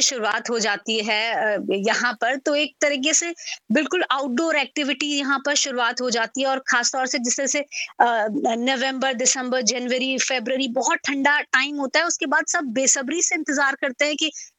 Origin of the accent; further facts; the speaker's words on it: Meerut, Uttar Pradesh, India; moved away as an adult; also born or lived in Noida; now in Louisville, United States; میں میرٹھ سے ہوں، بیسیکلی بلانگ کرتی ہوں، لیکن میں نوئیڈا میں جاب کے لیے آئی تھی اور قریب 10 سال میں نے زی میڈیا میں وہاں پر ایز اے پرنسپل کورسپونڈنٹ کام کیا ہے، اور 2 سال پہلے ہی ہم لوگ امریکہ کے لوئیول میں شفٹ ہوئے ہیں، کینٹکی اسٹیٹ ہے یہاں پر۔